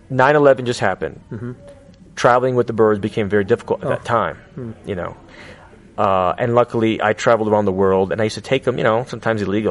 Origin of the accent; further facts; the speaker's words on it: Stamford, Connecticut, United States; a lot of them live in Greenwich, Connecticut, right next to my hometown, Stamford, Connecticut.